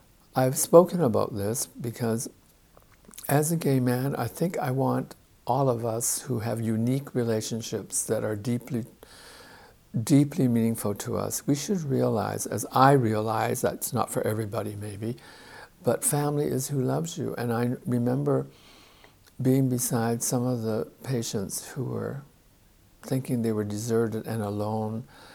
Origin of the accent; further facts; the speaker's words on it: Canada; I always said, I'm Canadian. But more than being a Canadian, I was an in-betweener.